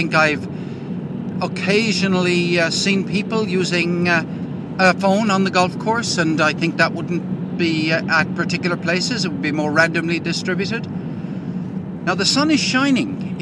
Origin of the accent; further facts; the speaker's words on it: Limerick, Munster, Ireland; moved away; That was a bit like what it was like for me growing up in Limerick. And that was one of the reasons why I was delighted to get away from the place.